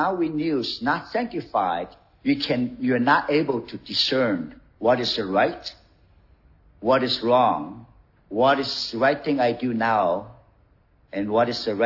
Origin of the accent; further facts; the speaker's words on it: Seattle, Washington, United States; I'm from Seattle.